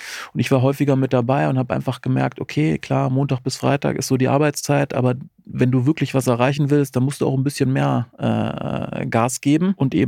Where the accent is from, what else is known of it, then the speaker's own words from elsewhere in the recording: Baden-Württemberg, Germany; born there; Gebürtiger Schwabe, da bin ich erstmal extrem stolz drauf